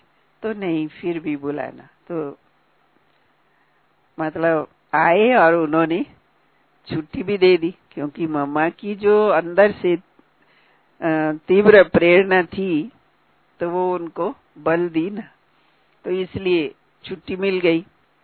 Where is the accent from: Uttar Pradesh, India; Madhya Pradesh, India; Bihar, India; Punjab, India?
Punjab, India; जैसे हम तो पंजाब से हैं वैसे